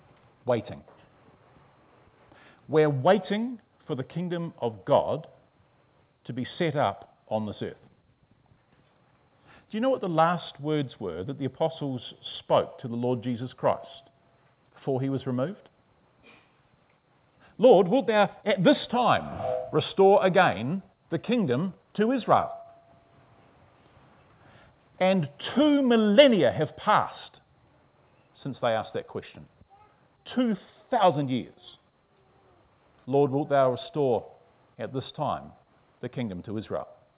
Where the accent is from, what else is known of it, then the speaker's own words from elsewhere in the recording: Wellington, New Zealand; we come from Wellington, which is the red dot in the middle of the country there, bottom of the North Island. Because it's located where it is, with that little gap between the two islands, it's extremely windy